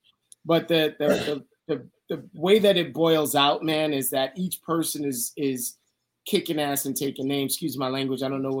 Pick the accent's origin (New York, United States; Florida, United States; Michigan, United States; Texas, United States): New York, United States; I am a New Yorker. Let me just tell you right now, I'm going to give you my New York voice here.